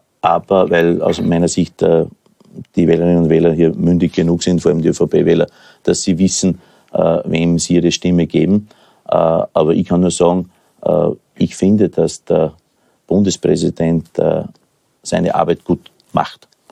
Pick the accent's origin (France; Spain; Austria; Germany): Austria; In meinem Heimatbundesland, in Oberösterreich, in Salzburg.